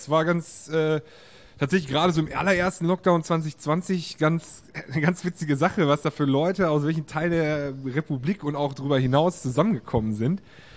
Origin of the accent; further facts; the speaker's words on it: Xanten, North Rhine-Westphalia, Germany; ich bin ja auf Xanten zur Schule gegangen